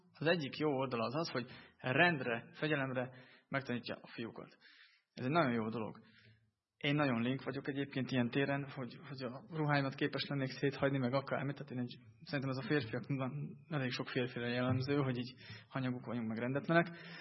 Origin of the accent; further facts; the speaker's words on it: Zakarpattia Oblast, Ukraine; now in Hungary; én ahonnan jöttem Kárpátaljáról, ott kötelező a sorkatonosság